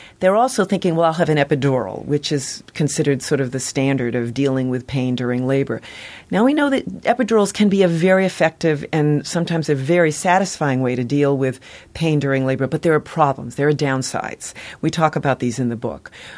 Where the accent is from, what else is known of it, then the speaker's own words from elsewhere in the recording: Boston, Massachusetts, United States; In my own city, I was born and brought up in the Boston area.